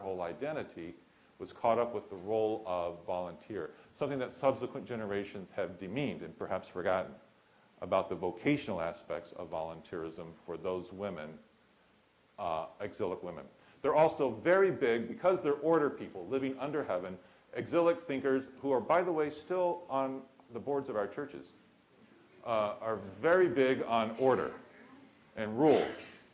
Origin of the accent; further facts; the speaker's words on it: Washington, District of Columbia, United States; I came from Washington, D.C., where it was extremely obvious.